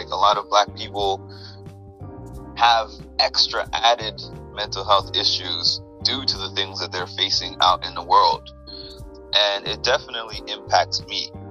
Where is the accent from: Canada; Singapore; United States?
Canada; I grew up in Canada.